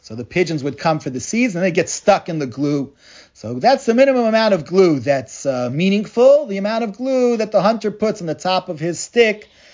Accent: Washington Heights, New York, United States; You know, I grew up in Washington Heights. We used to have on the street corners these fellows.

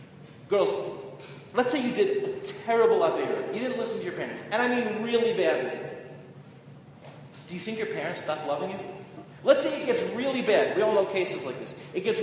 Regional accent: Lawrence, New York, United States; So I grew up in Lawrence, New York, not far from Rav Weinberger.

